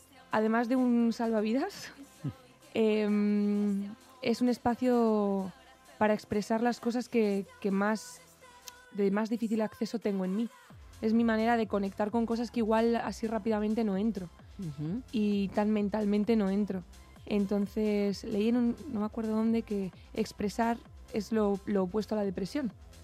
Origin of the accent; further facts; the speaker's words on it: Madrid, Community of Madrid, Spain; Soy madrileña, sí.